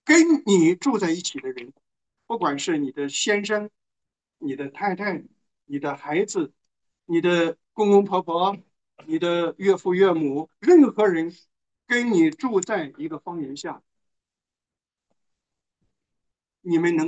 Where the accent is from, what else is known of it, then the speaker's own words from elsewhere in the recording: China; 这个就是把我们中国人的关系彻底的从根子里边给否定掉